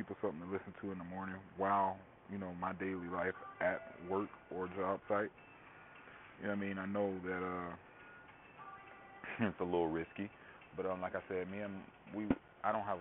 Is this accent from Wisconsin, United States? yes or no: no; West Palm Beach, Florida, United States; now in Orlando, United States; I'm born and raised in West Palm Beach, where I grew up.